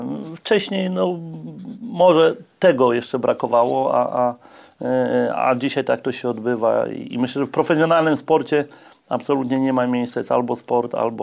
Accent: Ustka, Pomeranian Voivodeship, Poland; Pochodzę z małej mieściny, z Ustki, gdzie wybić się jest niezwykle trudno.

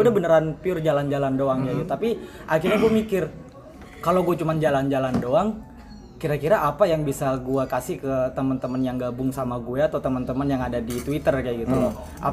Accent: East Java, Indonesia; emang gue sendiri asalnya dari Jawa Timur kan, dan keluarga gue juga keluarga yang cukup konservatif kayak gitu.

